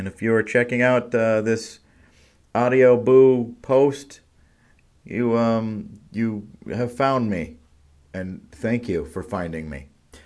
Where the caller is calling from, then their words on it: Portland, Oregon, United States; I don't actually represent America, but I am an American. And I'm coming to you from Portland, Oregon.